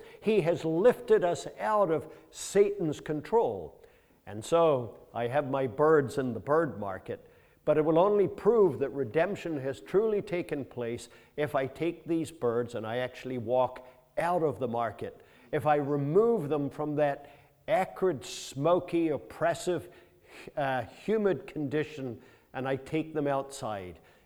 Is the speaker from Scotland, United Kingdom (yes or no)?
yes; Scotland, United Kingdom; born there; But I was born in Scotland, so I only ever want to pay a low price. Sutherland